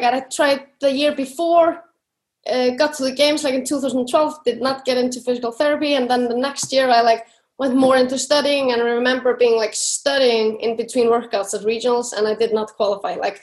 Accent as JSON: {"language": "English", "country": "Iceland", "second_language": "English", "lives_now": "Switzerland", "said": "But actually I'm living in Switzerland now, almost 2 years. In December will be 2 years. I'm from Iceland."}